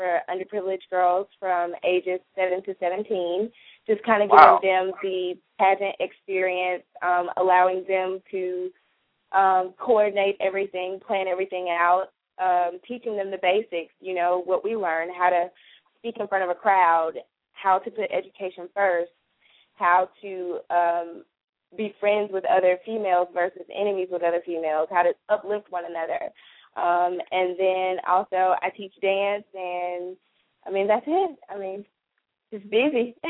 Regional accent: Hoover, Alabama, United States; Well, as you said, I'm from Hoover, Alabama. I'm 25 years old. I attended Hoover High School and went on to the University of Alabama.

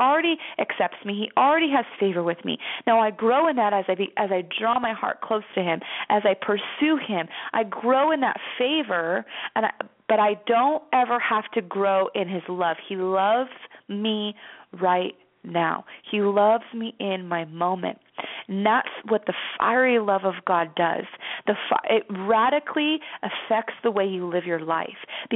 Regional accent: Las Vegas, Nevada, United States; I was born and raised in Las Vegas, so I live in a desert.

